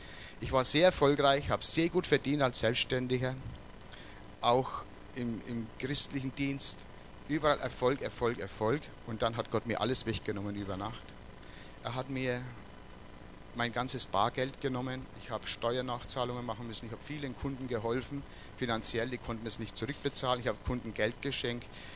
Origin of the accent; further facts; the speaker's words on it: Bavaria, Germany; Bei uns in Oberfranken gibt es diese Thüringer Coburger Bratwürste, die schmecken gut.